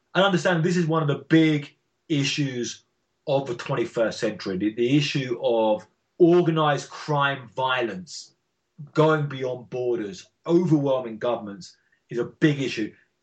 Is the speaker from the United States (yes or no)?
no; England, United Kingdom; moved away; You know, I grew up in England and didn't like the police much when I grew up